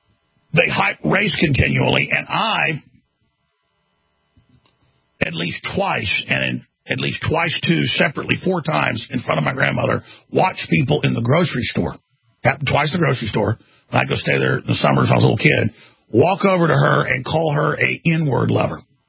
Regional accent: Dallas, Texas, United States; I grew up in Dallas. I grew up where there was a big black neighborhood in our area that was segregated, basically.

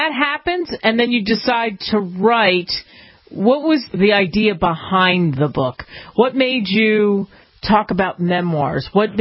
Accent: Pennsylvania, United States; every place I've lived, I grew up outside of Philadelphia, there's always, even today, there's always been a train in the background

